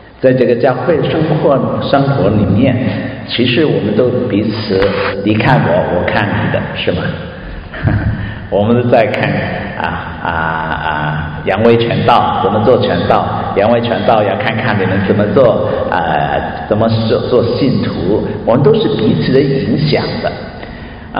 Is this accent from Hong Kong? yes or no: yes; Tai Po, New Territories, Hong Kong; 我小的时候是在香港大埔啊，长大的啊，大埔的啊。